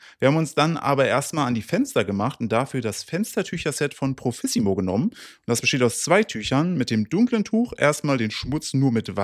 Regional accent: Brilon, North Rhine-Westphalia, Germany; born there; Das ist nicht so weit weg von meinem Geburtsort, Brilon, nämlich Brilon.

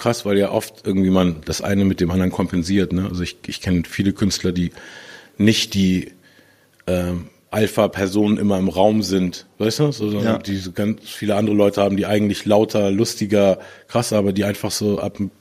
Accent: Hamburg, Germany; gerade in dem Teil von Hamburg, wo ich aufgewachsen bin, war es eben so monokulturell

